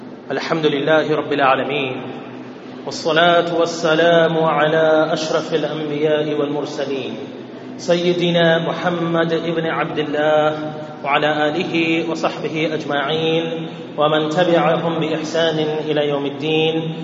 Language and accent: English; Montreal, Quebec, Canada; born there; I was born in Montreal, by the way